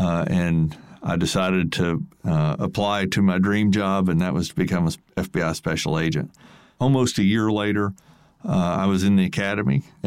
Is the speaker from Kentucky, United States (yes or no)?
yes; Kentucky, United States; I was from Kentucky and went to the University of Kentucky Engineering School and spent some time in Lexington, Kentucky